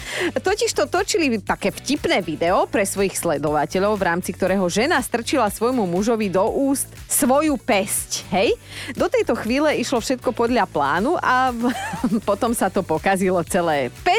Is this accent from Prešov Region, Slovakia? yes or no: no; Borovce, Trnava Region, Slovakia; jak u nás v Borovciach, keď som ja prišla prvýkrát na zabavu